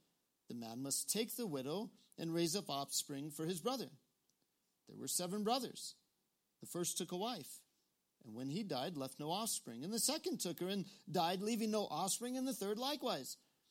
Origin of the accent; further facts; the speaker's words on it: New Mexico, United States; I'm from New Mexico.